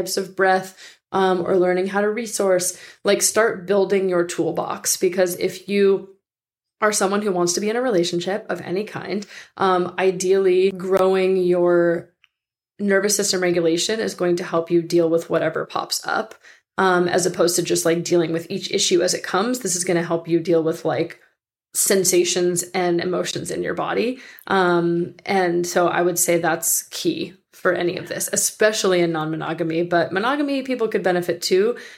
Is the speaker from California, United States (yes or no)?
yes; Chatsworth, California, United States; I grew up in Chatsworth, which is where Spahn Ranch was, which is where the Manson family lived.